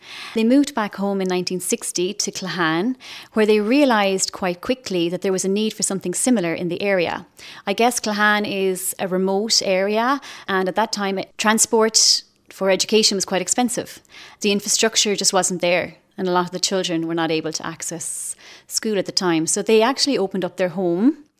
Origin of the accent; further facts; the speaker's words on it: Camp, Munster, Ireland; So I'm from Camp. Just 10 minutes from Castle Gregory, and I trained as an English teacher